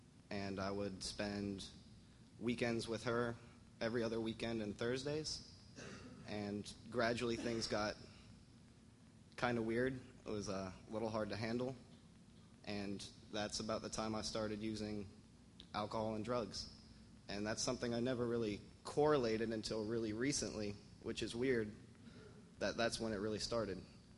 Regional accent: Tampa, Florida, United States; I was born and raised in Tampa, Florida.

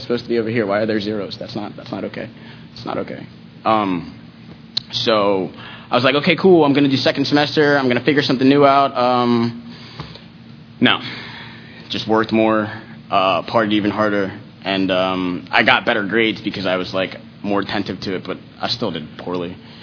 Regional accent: Ellicott City, Maryland, United States; I'm from Maryland. I know you guys have all heard of Baltimore, but I lived in this place called Ellicott City. It's right outside, maybe like 15 minutes.

